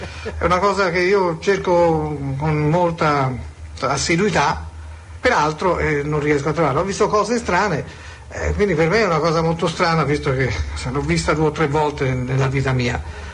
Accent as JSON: {"language": "Italian", "town": "Perugia", "region": "Umbria", "country": "Italy", "said": "Io sono di Perugia."}